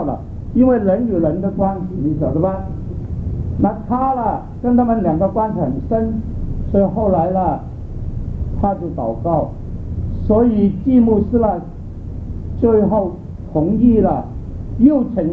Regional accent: Hong Kong; Chinese is a second language; 我广东人，我快到76岁，我在香港长大，

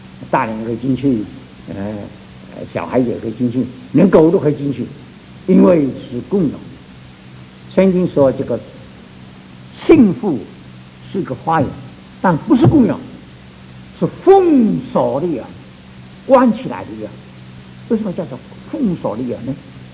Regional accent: China; 他问我你是哪一国人呢？我说我是中国人。

